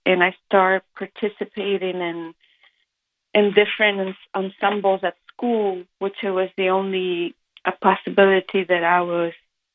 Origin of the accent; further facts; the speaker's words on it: Concepción, Biobío, Chile; also born or lived in Santiago; was born in Santiago de Chile, in a little park called Maipú. And very shortly after, my parents moved to the south of Chile, a town called Concepción, which is where I was raised.